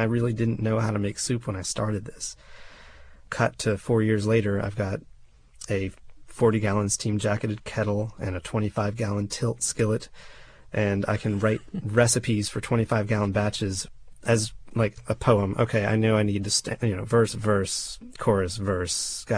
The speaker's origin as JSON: {"language": "English", "town": "Austin", "region": "Texas", "country": "United States", "said": "there's all kinds of bumper stickers about how proud we are to be from South Austin"}